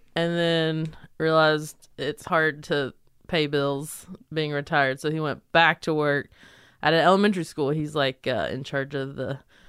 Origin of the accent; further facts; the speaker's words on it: Belmont, North Carolina, United States; I am from Belmont. It's a small town in North Carolina outside of Charlotte.